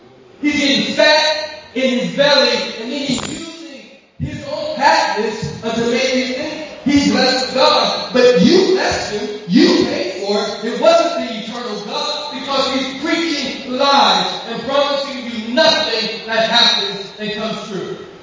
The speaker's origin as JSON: {"language": "English", "region": "California", "country": "United States", "said": "You know how I know? I'm from California."}